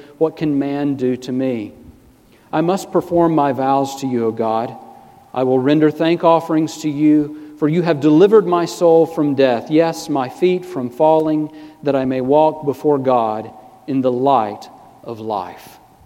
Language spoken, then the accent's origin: English; Ozark, Alabama, United States; I grew up in a small town in southeast Alabama. Ozark is the name of the city there.